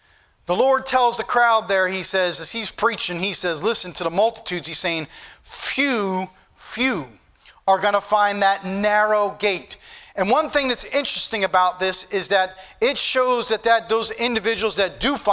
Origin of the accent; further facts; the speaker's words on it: Easton, Pennsylvania, United States; I knew when I grew up in Easton, I remember as a little kid